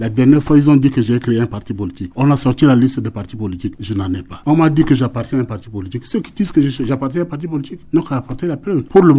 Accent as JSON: {"language": "French", "country": "Central African Republic", "said": "Le reste, je suis centrafricain comme tous les autres centrafricains."}